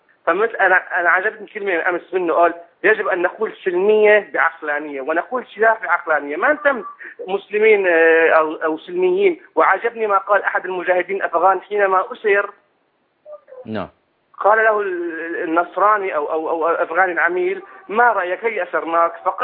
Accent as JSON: {"language": "Arabic", "country": "Syria", "said": "أنا من سوريا"}